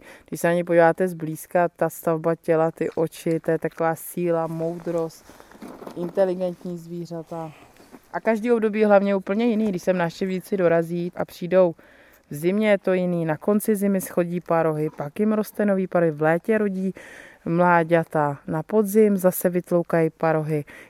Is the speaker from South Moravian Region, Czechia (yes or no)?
no; Vysočina Region, Czechia; Oba pocházíme z vesnic, on odsud, jeho rodina celá odsud pochází. Já pocházím z Vysočiny, také od zvířat.